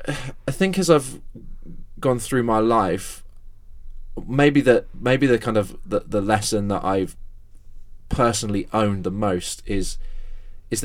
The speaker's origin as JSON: {"language": "English", "town": "Exeter", "region": "South West England", "country": "United Kingdom", "tie": "born or raised there", "said": "the local church I was brought up in my hometown of Exeter"}